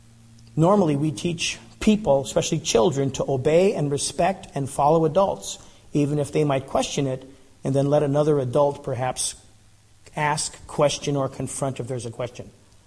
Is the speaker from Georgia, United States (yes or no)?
no; Colorado, United States; When I was growing up in Colorado in the late 70s and early 80s